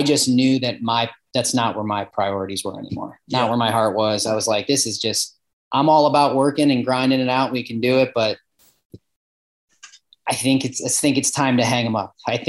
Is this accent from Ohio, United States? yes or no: yes; Ohio, United States; I think for me, it's easier because I was from Ohio too.